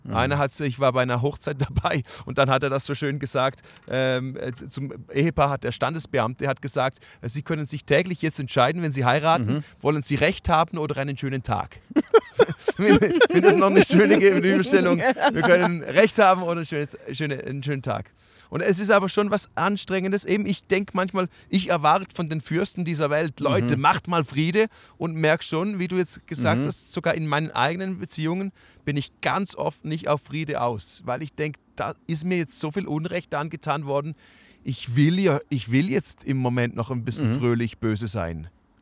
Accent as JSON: {"language": "German", "country": "Switzerland", "said": "Das sind meine kulturellen Learnings auch aus Sachen, die ich als Schweizer vielleicht bei mir nicht verstehe"}